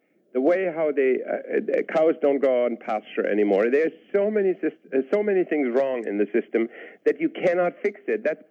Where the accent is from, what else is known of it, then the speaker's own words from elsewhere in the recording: Canada; Because we're Canadian, I guess.